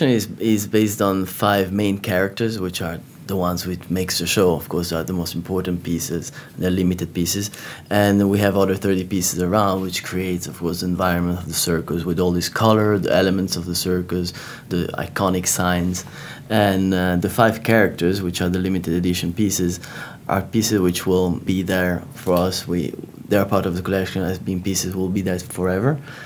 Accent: Milan, Lombardy, Italy; English is a second language; Well, I'm just adding a little part because I come from Milano

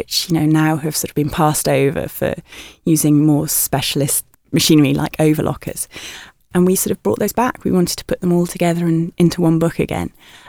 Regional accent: Wales, United Kingdom; When I was growing up in Wales, I lived very near a beautiful mountain called Skerrid Hill.

